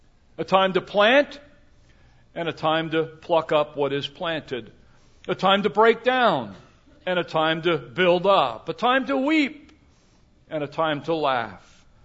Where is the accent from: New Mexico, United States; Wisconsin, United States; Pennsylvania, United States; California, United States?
Pennsylvania, United States; Emmaus; Whenever I return to my hometown of Emmaus, I am reminded about such endings.